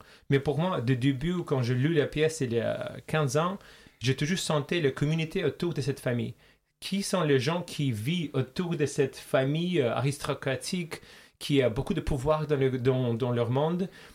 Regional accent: Azerbaijan; first language Russian; French is a second language; Moi, je suis originaire d'Azerbaïdjan et donc je parle en russe, c'est mon langue maternelle.

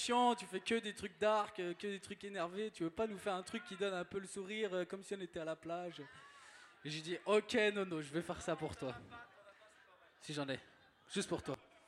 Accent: Rennes, Brittany, France; moi je viens de Rennes, et chez moi à Rennes, il y a les trans musicales.

